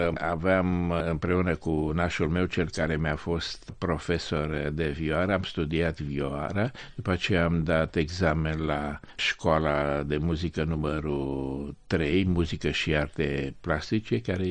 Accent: Bucharest, Romania; born there; m-am născut în Cotroceni

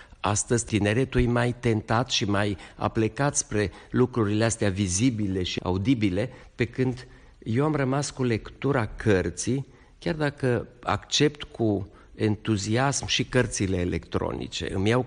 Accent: Brașov, Brașov County, Romania; Primele amintiri pe care le am sunt de la Brașov, chiar dacă ai mei erau din nordul Transilvaniei, deoarece în momentul în care m-am născut eu, ei erau deja mutați la Brașov.

